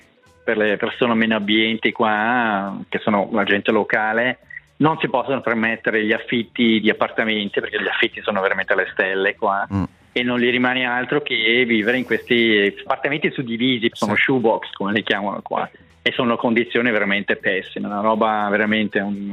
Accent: Caslano, Ticino, Switzerland; sono cresciuto nel Basso Malcantone, a Caslano, e poi dopo mi sono trasferito a Magliaso.

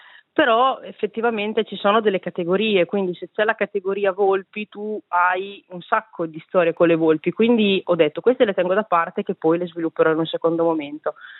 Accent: Emilia-Romagna, Italy; gli spiriti giapponesi rispetto a quelli delle mie campagne, del mio paesino, quindi adesso farò un lavoro, no, ritroso e tornerò sulle mie basi culturali per capire appunto cosa c'è che offre la Romagna

